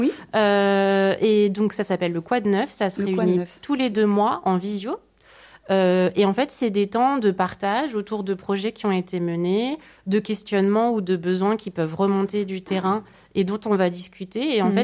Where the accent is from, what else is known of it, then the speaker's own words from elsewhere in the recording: Nancy, Grand Est, France; un groupe d'artistes nancéens que je connais, qui est ma région d'origine.